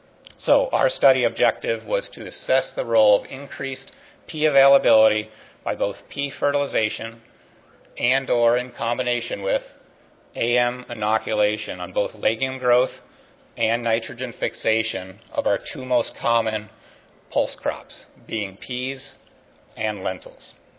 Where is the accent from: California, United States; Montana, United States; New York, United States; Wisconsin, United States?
Montana, United States; I'm from Montana, southwest Montana